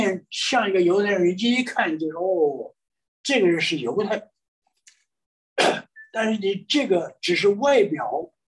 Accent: China; 我们中国人嘛，十条诫命我守了好多条

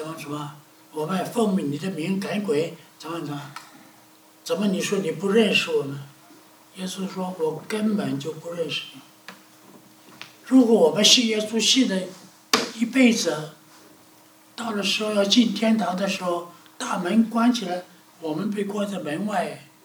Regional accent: China; 我中国人讲五常有没有？

